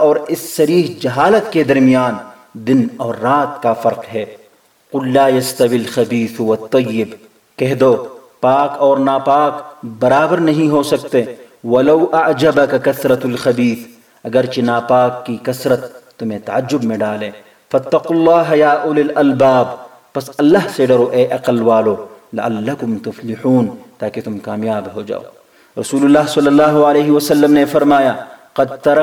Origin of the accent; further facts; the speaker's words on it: Pakistan; ہم مجاہدین آنکھیں ڈال کر کہتے ہیں کہ ہم پاکستانی ہیں اور پاکستان ہمارا ہے۔